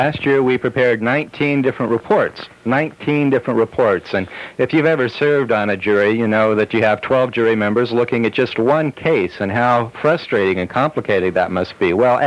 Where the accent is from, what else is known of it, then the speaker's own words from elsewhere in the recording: Santa Barbara, California, United States; I grew up listening to your newscast when I was just a wee boy growing up in Santa Barbara